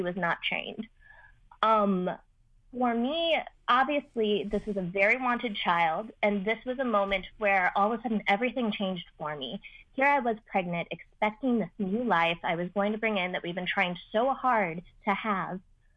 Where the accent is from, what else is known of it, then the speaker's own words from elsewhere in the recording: Omaha, Nebraska, United States; Surprisingly, I grew up in Omaha, Nebraska. So grew up in a very conservative area, grew up with very conservative family, very religious family.